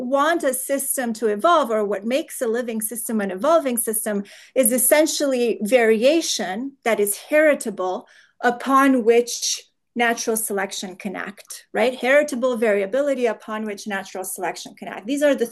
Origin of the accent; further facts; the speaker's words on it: Romania; moved away as an adult; now in United States; I came from Romania. I started grad school in the US